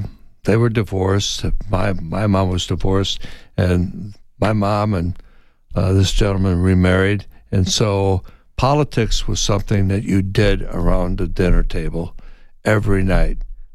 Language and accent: English; Midwest, United States; We came from the Midwest.